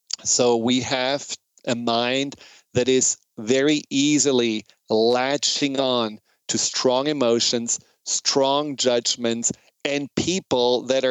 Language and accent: English; Germany; English is a second language; Now, as you probably know or hear from my accent, I'm German, and I have talked a lot with my grandfather and my father about what happened in Nazi Germany.